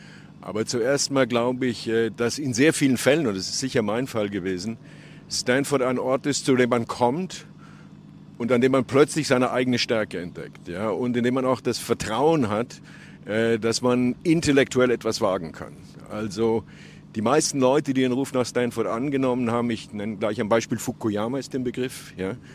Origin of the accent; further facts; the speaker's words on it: West Germany, Germany; dass ich die als Westdeutscher in Jugoslawien organisiert habe